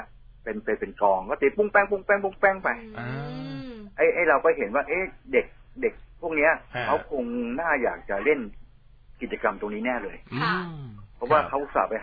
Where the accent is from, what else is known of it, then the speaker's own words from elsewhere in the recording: Bangkok, Thailand; ผมเกิดที่นี่นะครับผมเป็นเด็กที่ชุมชนนี